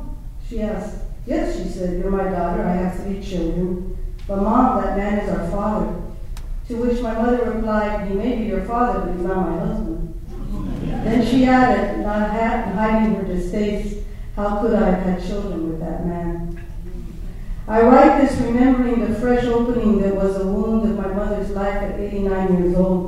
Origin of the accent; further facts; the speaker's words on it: San Gabriel, California, United States; I grew up in San Gabriel, down the road a bit.